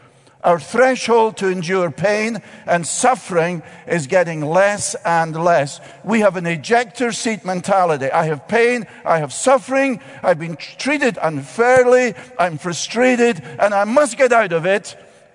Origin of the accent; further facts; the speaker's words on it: Scotland, United Kingdom; Listen, I grew up in Scotland with a school dentist.